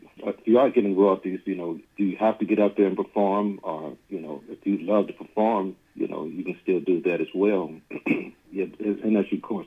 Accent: Cincinnati, Ohio, United States; growing up in Cincinnati, you know, of course you can go to Chicago, you know, Illinois, Indiana.

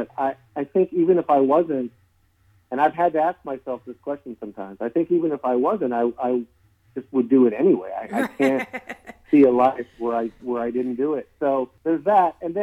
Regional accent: Hollywood, California, United States; And I was raised in Hollywood and in Laurel Canyon, and I was kind of around the industry.

